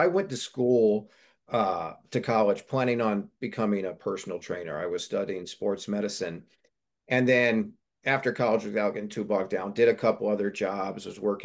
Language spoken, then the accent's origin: English; Texas, United States; also born or lived in Chicago; And so I was living in Chicago, but I'm from Texas. And I knew I wanted to open a CrossFit gym and was trying to get back to Texas, which took some doing.